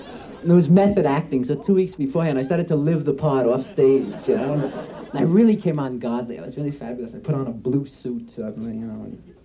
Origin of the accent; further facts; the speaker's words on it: Brooklyn, New York, United States; I never used to go to the beach because I come from Brooklyn. We only had Coney Island, which was an awful beach.